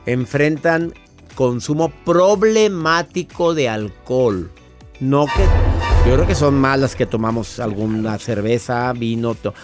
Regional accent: Mexico; de las adicciones en México, en mi país

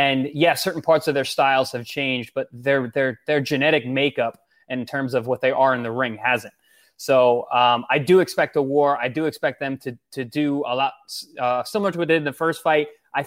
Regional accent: New York, United States; So I'm from New York. I'm used to just doing work.

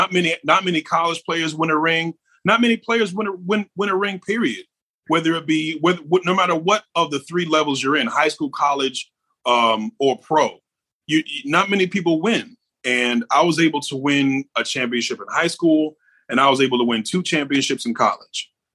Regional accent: New York, United States; I'm a New Yorker, so I'm a Giants fan.

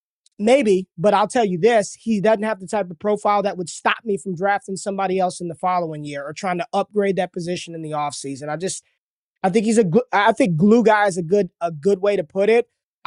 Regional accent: Las Vegas, Nevada, United States; He's from my hometown, rival school in Las Vegas, Bishop Gorman High School.

